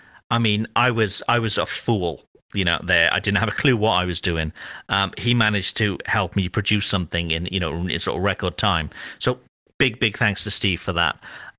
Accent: Cardiff, Wales, United Kingdom; Beautiful Cardiff Bay, which is my hometown

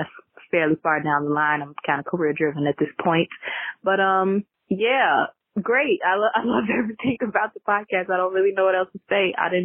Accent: Chicago, Illinois, United States; I'm from Chicago.

